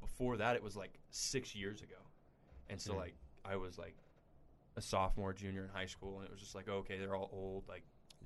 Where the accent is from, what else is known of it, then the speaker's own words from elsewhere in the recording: Midland, Texas, United States; We had I'm from Midland, and we have the AA affiliate for the A's.